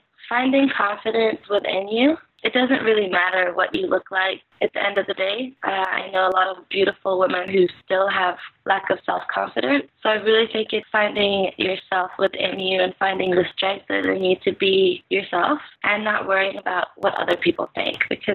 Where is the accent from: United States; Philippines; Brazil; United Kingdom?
Philippines; accent: Filipino; English is a second language; Obviously, it's from Philippines. My accent wasn't English.